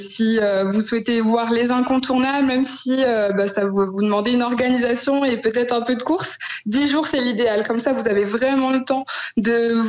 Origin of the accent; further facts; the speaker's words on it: Pays de la Loire, France; moved away as an adult; now in Jordan; Alors moi, je suis originaire de Vendée.